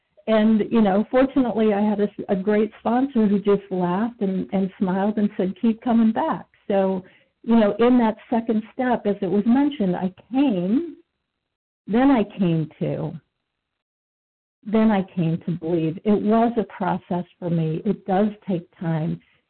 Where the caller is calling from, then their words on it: Maryland, United States; Recovered compulsive overeater in Maryland, currently sitting in the rain.